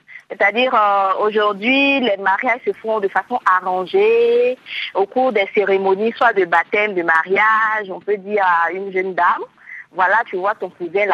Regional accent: Côte d’Ivoire; Chez nous en Côte d'Ivoire, le mariage forcé c'est plus une pratique courante.

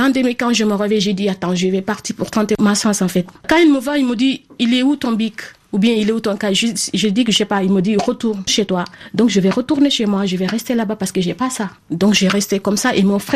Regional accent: Casamance, Senegal; moi, j'habite en Casamance. Je suis originelle. Je suis sénégalaise, mais je suis originelle de Casamance. Donc, à l'époque, il y avait l'école dans mon village.

